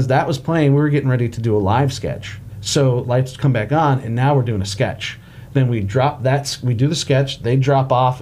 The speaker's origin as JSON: {"language": "English", "country": "United States", "said": "And I was like, what's up? You know, because I'm an American and an idiot."}